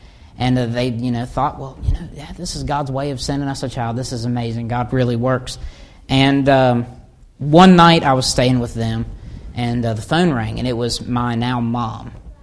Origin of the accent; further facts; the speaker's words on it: Wilkes-Barre, Pennsylvania, United States; But I was adopted at a young age, and I was a little baby, and I'm actually from Wilkes-Barre, Pennsylvania, if anybody knows where that is.